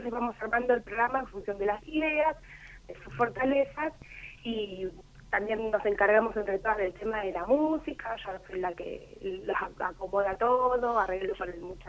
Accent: La Matanza, Buenos Aires Province, Argentina; soy de La Matanza. Trabajo en un jardín de Virrey del Pino.

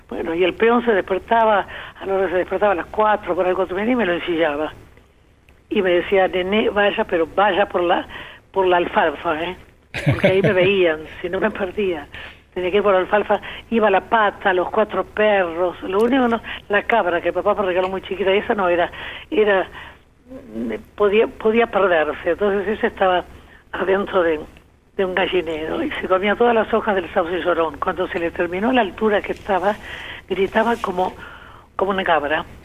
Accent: Buenos Aires, Argentina; No, en Buenos Aires, allí por Ayacucho y Arenales.

